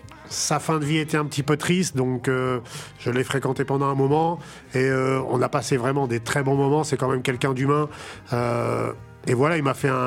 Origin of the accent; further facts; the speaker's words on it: Rouen, Normandy, France; Oui, je viens de Rouen.